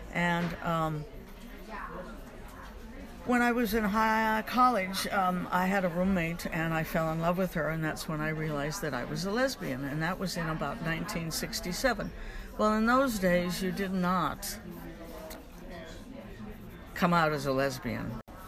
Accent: Denver, Colorado, United States; I was raised in Denver. I lived there for 51 years. My father was a printer. My mother was a housewife who also volunteered with UNESCO.

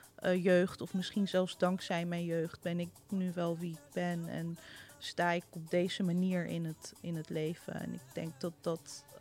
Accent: Morocco; also born or lived in Netherlands; Dus ik werd in Marokko geboren. De eerste 3 maanden in Nederland tijdens haar verlof. Met mijn oma ook. En toen met de oma mee terug het vliegtuig in eigenlijk. Naar Marokko toe.

